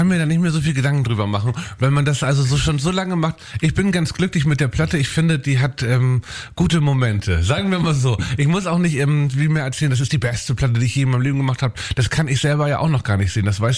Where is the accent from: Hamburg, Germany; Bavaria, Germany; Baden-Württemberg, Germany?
Hamburg, Germany; ich bin ja Hamburger, gebürtiger Hamburger und ich läster viel über meine Heimatstadt rum.